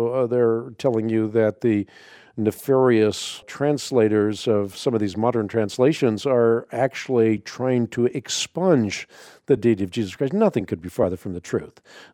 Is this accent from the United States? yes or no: no; Netherlands; first language Dutch; English is a second language; And so, you know, I'm Dutch, so Dutch is my first language, and the same thing is true in the Dutch language.